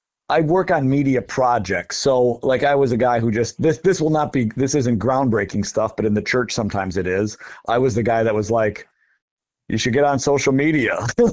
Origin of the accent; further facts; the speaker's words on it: Minnesota, United States; I mean, I'm from Minnesota. My family's from there.